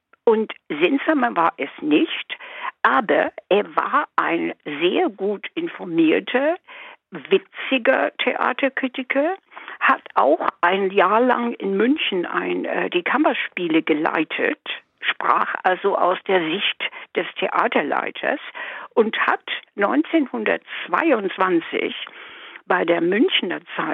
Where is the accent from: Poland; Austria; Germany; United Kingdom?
United Kingdom; England; Ich komme aus England, bin das Kind eines Exilanten